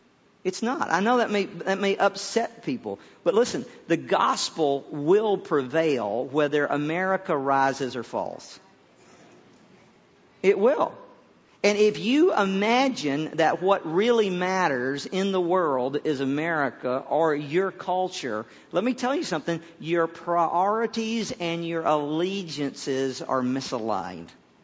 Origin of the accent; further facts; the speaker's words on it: the South, United States; accent: Southern; You know, I'm from the South. I like it. I do. I know a lot of Southerners, you know, they go. I went to college in Chicago. A lot of Southerners go off to like somewhere and try to get rid of their accent. I don't.